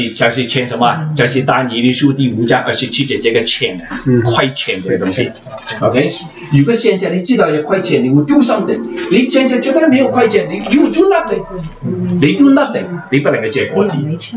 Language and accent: Chinese; China; 我是中国人，我爸爸妈妈是没有先看